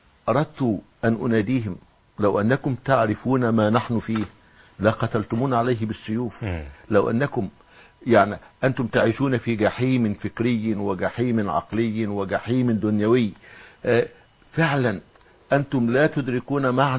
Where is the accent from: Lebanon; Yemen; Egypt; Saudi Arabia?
Saudi Arabia; Al-Qassim; أنا من القصيم